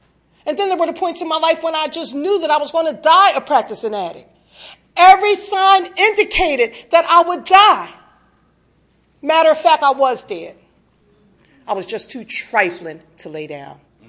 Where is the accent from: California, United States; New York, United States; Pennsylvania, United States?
Pennsylvania, United States; Philadelphia; moved away as an adult; also born or lived in New Jersey; now in Maryland, United States; And I even migrated here to Maryland because I'm from the Philadelphia and New Jersey area. So I came here to Maryland about 17 years ago